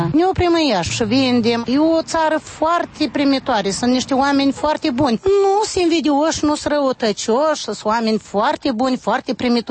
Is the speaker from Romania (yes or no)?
no; Moldova; Suntem moldoveni exact ca dânsii. Vorbim aceeași limbă, ne înțelegem cu ei. Poate noi nu vorbim corect limba română.